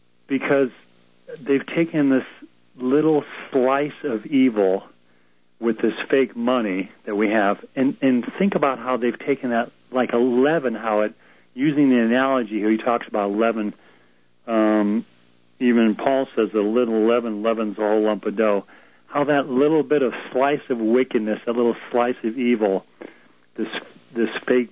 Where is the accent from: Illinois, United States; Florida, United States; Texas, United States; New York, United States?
Texas, United States; from Texas.